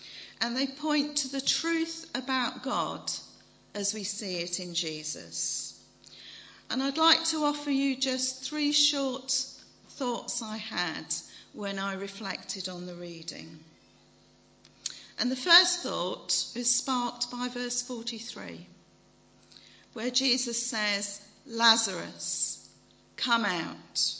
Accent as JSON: {"language": "English", "town": "Shefford", "region": "East of England", "country": "United Kingdom", "said": "I'm from Shefford, just in case you were wondering where I sort of appeared from."}